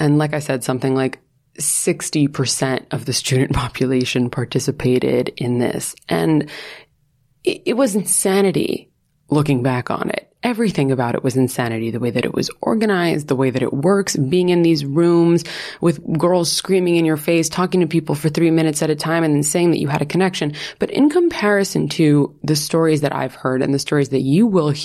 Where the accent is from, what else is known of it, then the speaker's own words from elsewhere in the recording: New York, United States; I'm from New York, which like no one at my school was.